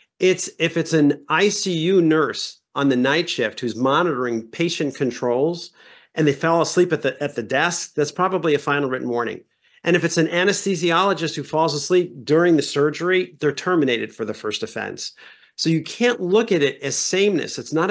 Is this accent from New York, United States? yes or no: yes; Brooklyn, New York, United States; I grew up in New York in the 1970s in Brooklyn. I mean, I don't come from a rose-colored glasses background